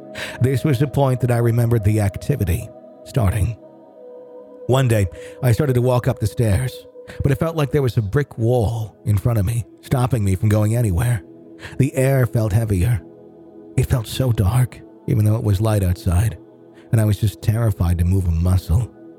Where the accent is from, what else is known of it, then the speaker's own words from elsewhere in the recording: England, United Kingdom; also born or lived in London; When I was around 10, my parents and I moved from London down to the south coast of England.